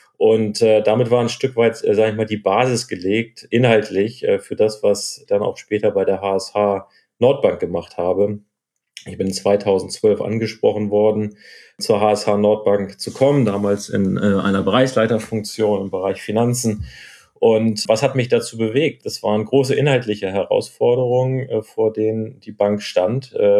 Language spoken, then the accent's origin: German; Hamburg, Germany; wieder in Hamburg, meiner Heimatstadt, zu arbeiten.